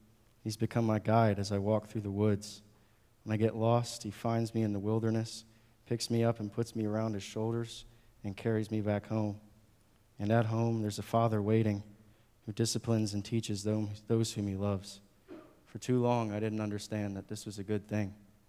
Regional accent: Richmond, Virginia, United States; now in Roanoke, United States; As some of you know, I grew up and lived in Richmond until about 6 months ago.

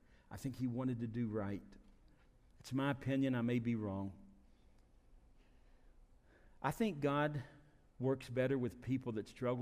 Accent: Bluefield, West Virginia, United States; they came through Bluefield, West Virginia. You ever heard that name before? And that's my hometown.

